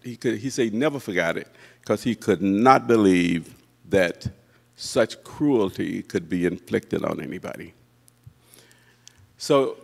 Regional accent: Mobile, Alabama, United States; born there; I was born in Mobile, Alabama in 1947.

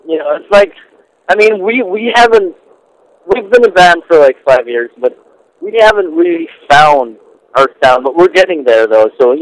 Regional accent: Philippines; I grew up in the Philippines, and it's like summer all year round, you know?

